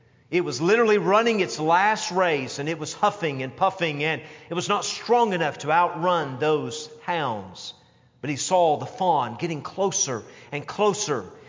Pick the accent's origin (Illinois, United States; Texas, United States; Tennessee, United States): Tennessee, United States; Knoxville; I grew up in Knoxville, Tennessee, and I grew up in a day and time